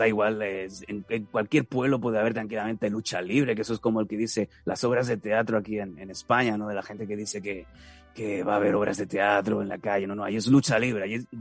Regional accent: Mexico; yo, que soy mexicano.

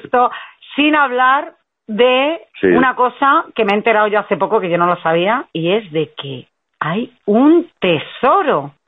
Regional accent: Community of Madrid, Spain; Pasemos andaluces, somos madrileños, pero pasemos andaluces.

